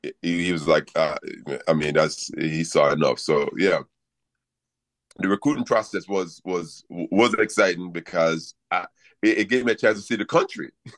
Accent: Paterson, New Jersey, United States; In Paterson, New Jersey.

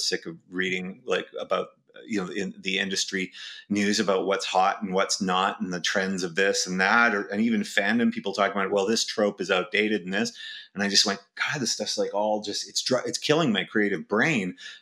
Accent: Vancouver, British Columbia, Canada; I'm from Canada, Vancouver specifically.

